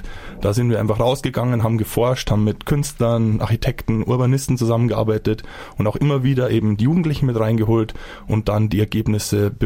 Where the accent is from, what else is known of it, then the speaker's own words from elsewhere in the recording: Weimar, Thuringia, Germany; Ich komme ebenfalls aus Weimar und bin dort seit 2016 Bauhausagent.